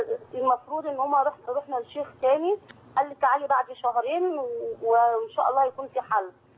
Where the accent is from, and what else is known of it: Alexandria, Alexandria Governorate, Egypt